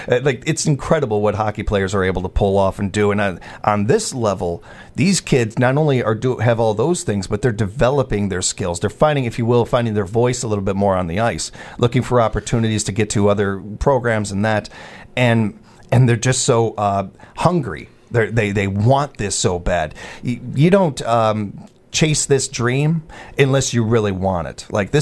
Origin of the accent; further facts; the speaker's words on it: Illinois, United States; Even growing up in Illinois, they were my favorite team.